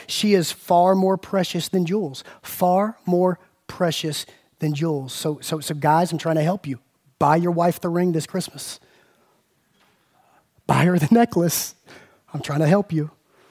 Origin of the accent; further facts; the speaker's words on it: Macon, Georgia, United States; I grew up in Macon, Georgia. It's our old South.